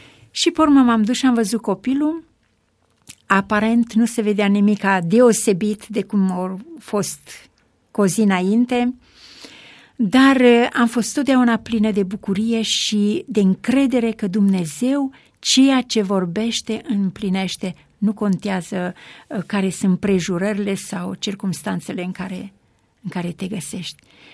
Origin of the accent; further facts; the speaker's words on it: Romania; moved away as an adult; now in Sacramento, United States; Cea mai mică avea 2 ani jumate, cel mai mare a avut 9 ani când am plecat din România.